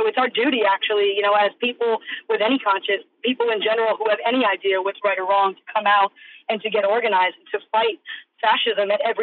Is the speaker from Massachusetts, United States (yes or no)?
yes; Lowell, Massachusetts, United States; And I'm from Lowell. And in Lowell, Massachusetts, you know, where I grew up